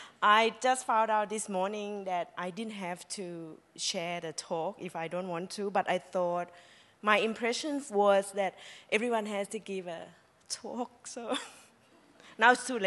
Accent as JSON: {"language": "English", "country": "Thailand", "second_language": "English", "said": "Even though I came from Thailand, but I didn't remember any of those when I was young that I had to face, you know, all those things."}